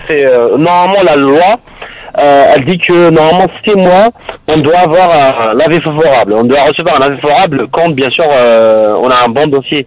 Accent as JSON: {"language": "French", "country": "Algeria", "said": "je suis algérien."}